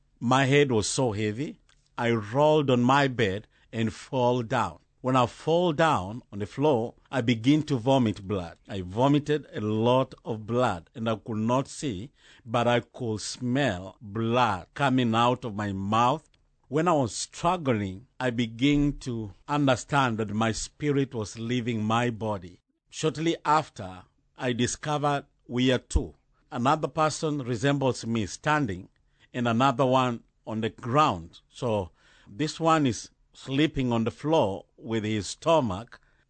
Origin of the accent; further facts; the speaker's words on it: Kenya; from Kenya. I am married, a father of six children, and a pastor of Voice of God Revival Church in Kenya.